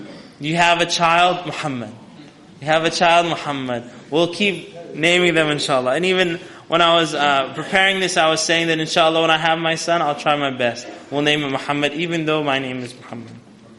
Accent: Winnipeg, Manitoba, Canada; I grew up in Canada, and in Canada, I was in a school where everybody was like, as Pakistanis say, they're Gora. You guys know Gora? There are like white people there in Winnipeg. In the entire school, I was the only brown child.

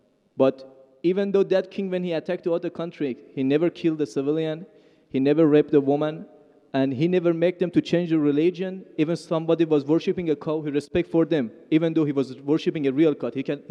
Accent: Iran; I come from Iran, not Iraq. Iran, the old name Persia. So I come from a religious family. My family are Muslim. But I was born as a Muslim

